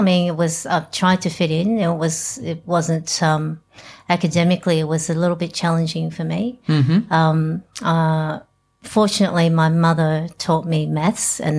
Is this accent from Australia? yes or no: yes; Northcote, Victoria, Australia; Grew up in Northcote. Spent my childhood in the back streets of Northcote playing in the council paddocks.